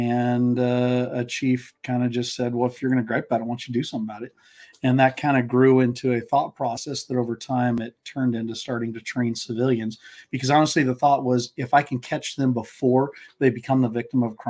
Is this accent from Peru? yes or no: no; Côte d’Ivoire; also born or lived in Canada; I grew up in West Africa, right? Missionary kid. We moved to Canada when I was, I think, 5. And my parents were going to language school in Quebec. And so for French. And then we moved to Côte d'Ivoire, or the Ivory Coast, West Africa